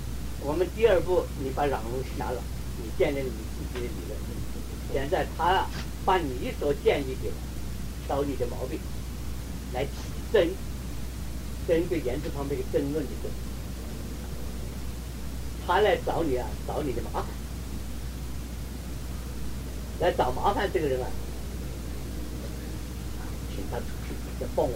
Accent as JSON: {"language": "Chinese", "country": "China", "said": "我们中国人念古诗念的白马非马"}